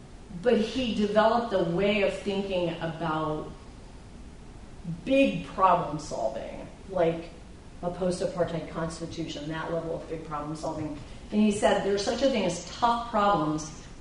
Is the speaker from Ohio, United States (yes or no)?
yes; Kent, Ohio, United States; also born or lived in Cleveland; I grew up in Cleveland. I grew up in Kent, so 1970s, I'm old.